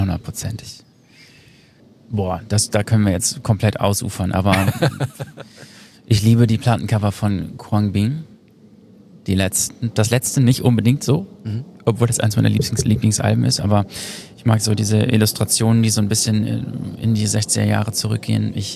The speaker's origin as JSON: {"language": "German", "region": "North Rhine-Westphalia", "country": "Germany", "said": "Ich komme aus Ostwestfalen."}